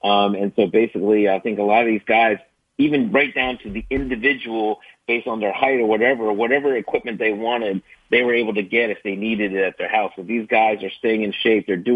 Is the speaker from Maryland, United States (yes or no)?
yes; Maryland, United States; My parents, I'm from Maryland, so my parents live in Maryland